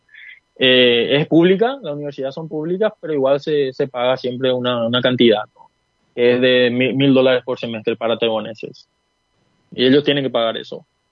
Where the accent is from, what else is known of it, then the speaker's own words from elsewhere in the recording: Ayolas, Misiones, Paraguay; also born or lived in Ciudad del Este; Sí, yo nací en Ciudad del Este, pero yo soy ayolense, yo viví en Ayolas desde que yo me acuerdo, ¿no? Yo no tengo amigos en Ciudad del Este, sí, familiares, pero mis amigos, mi educación, todo fue en Ayolas.